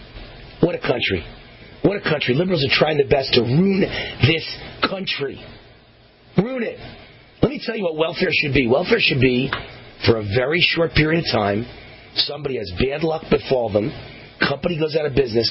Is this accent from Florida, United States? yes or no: no; Las Vegas, Nevada, United States; when they won in Nevada, my home state here in Las Vegas